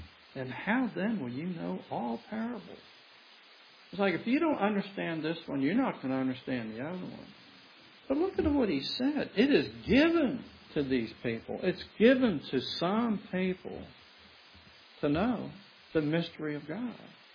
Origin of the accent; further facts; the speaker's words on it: West Virginia, United States; And this lady, who was from my hometown in West Virginia, actually, asked the question, where'd that cake come from?